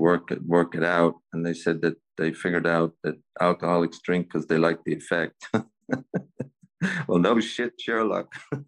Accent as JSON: {"language": "English", "town": "Cavan", "region": "Ulster", "country": "Ireland", "tie": "born or raised there", "said": "I was born in Cavan, here in Ireland, County Cavan. I grew up there. I started drinking at a young age."}